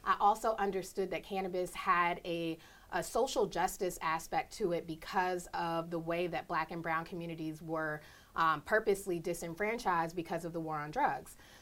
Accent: Maryland, United States; And I looked up my home state of Maryland and realized they had just passed the medical cannabis bill the year before in 2013.

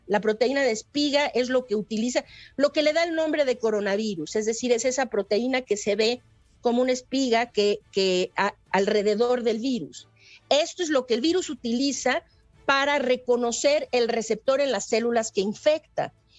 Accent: Mexico; aquí como mexicanos necesitamos tratar de retrasar en el tiempo

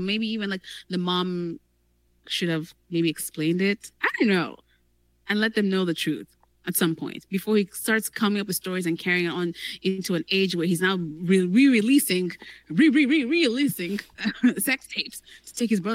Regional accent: Benin City, Edo, Nigeria; Take me to Benin City. Like, come on now. That's my hometown now.

